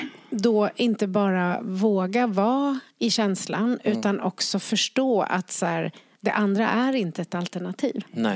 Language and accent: Swedish; Skärholmen, Stockholm County, Sweden; Jag är från Skärholmen.